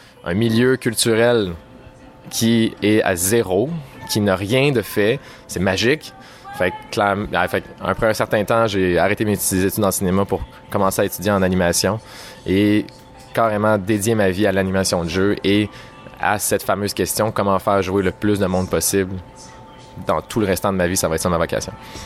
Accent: Quebec, Canada; now in Montreal, Canada; Je suis originaire d'une petite région du Québec qui s'appelle le Lac-Saint-Jean, qui est en soi là, 500 km de Montréal.

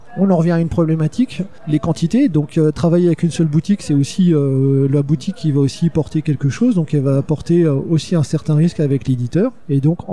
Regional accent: France; je suis français, que la boîte est française et que je veux développer ce marché français, et que c'est plus facile simplement parce que bah, c'est là où je vis

